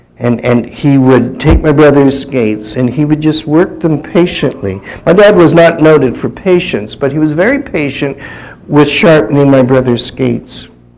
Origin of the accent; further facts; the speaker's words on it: Windsor, Ontario, Canada; When we were kids growing up in Windsor in Canada